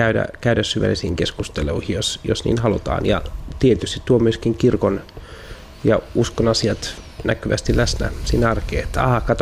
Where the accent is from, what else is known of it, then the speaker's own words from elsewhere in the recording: Sastamala, Pirkanmaa, Finland; No lähdetään vaikka mun lapsuudesta syvältä Satakunnan rintamailta, jossa vielä Jumalaa kunnioitettiin. Ja kasvoin siis nykyisen Sastamalan alueella ja siellä oikeastaan jo lapsena kummatkin vanhemmat oli maatalon kasvattaja.